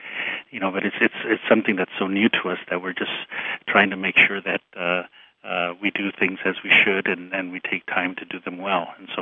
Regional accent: Los Angeles, California, United States; You know, I'm from Los Angeles. We have so many Mexican people there that they share in the excitement of the Holy Father going to Mexico.

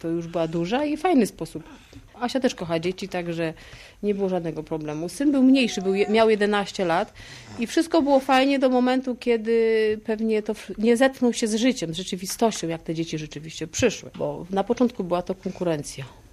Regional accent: Gorzów Wielkopolski, Lubusz Voivodeship, Poland; My pochodzimy z Gorzowa Wielkopolskiego

